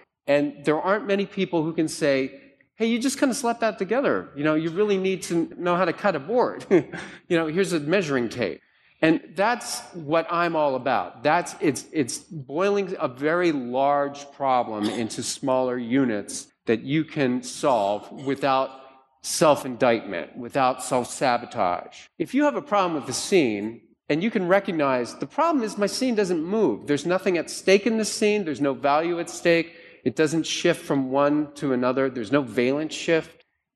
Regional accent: Ireland; I'm Irish, and there's no better storyteller than a drunk Irish guy at a bar.

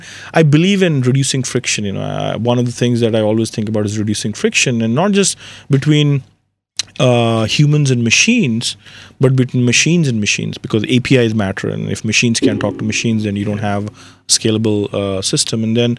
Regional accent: India; now in United States; in 97, when I came from India to the US

